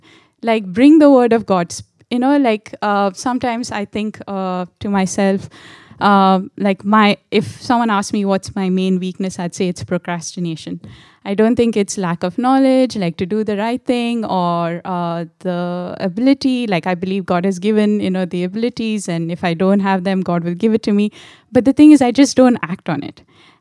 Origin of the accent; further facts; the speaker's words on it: India; But so as you know, I've been born and brought up in India.